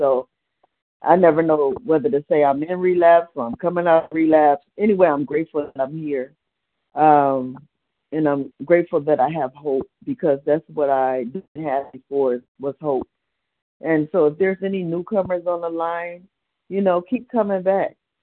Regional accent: Cleveland, Ohio, United States; I'm from Cleveland, Ohio.

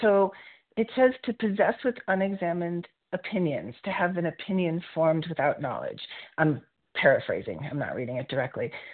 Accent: Boulder, Colorado, United States; gratefully recovered in Boulder, Colorado.

